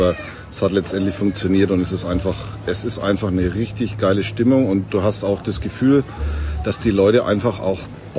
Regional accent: Bavaria, Germany; sogar ich als Franke

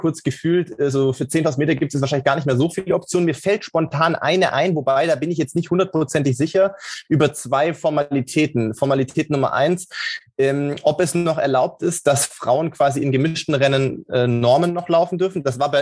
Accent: Baden-Württemberg, Germany; Wie gesagt, ich bin im Schwäbischen groß geworden

